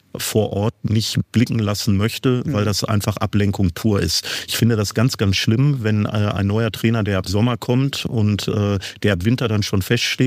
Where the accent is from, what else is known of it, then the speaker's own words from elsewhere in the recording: Waltrop, North Rhine-Westphalia, Germany; in der Tat bin ich eigentlich ein Kind des Kreises Recklinghausen, komme ja aus Waltrop